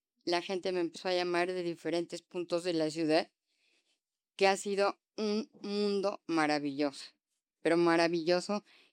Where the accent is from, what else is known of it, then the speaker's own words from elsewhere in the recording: Mexico; Como mujer mexicana, quiero hacer un museo y dejárselo a México